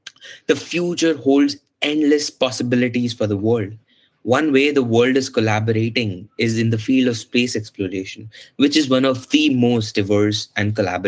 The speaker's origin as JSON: {"language": "English", "country": "India", "second_language": "English", "said": "and I'm from India."}